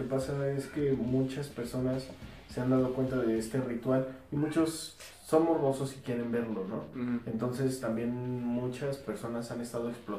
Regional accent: Mexico; Bueno, es que todos somos mexicanos

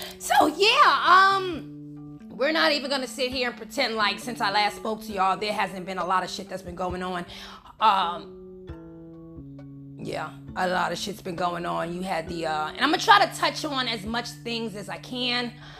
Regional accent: Bronx, New York, United States; hip-hop originated on the west side in Sedgwick Avenue in the South fucking Bronx, my hometown, okay?

